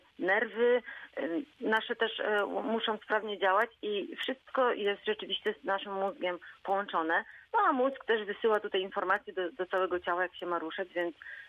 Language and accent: Polish; Szprotawa, Lubusz Voivodeship, Poland; Jestem ze Szprotawy, więc na razie głównie tu.